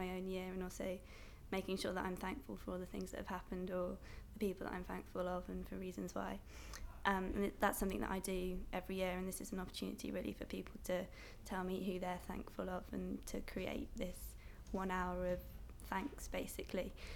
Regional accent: Swindon, South West England, United Kingdom; now in London, United Kingdom; I am 25. I'm from Swindon, Wiltshire, but I live in Brockley, South East London.

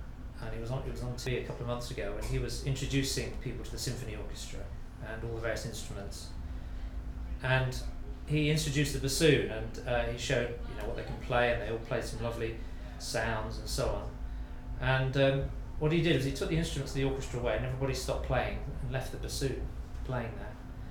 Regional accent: Bourne End, South East England, United Kingdom; I'm from Bourne End in Buckinghamshire, and I'm 53.

